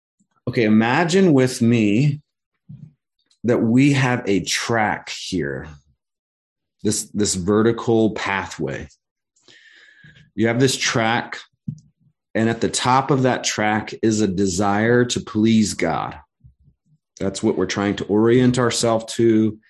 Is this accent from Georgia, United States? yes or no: yes; Georgia, United States; now in California, United States; I'm from Georgia originally, so I use ain't regularly. I refuse to let go of it, even though I'm sojourning in California.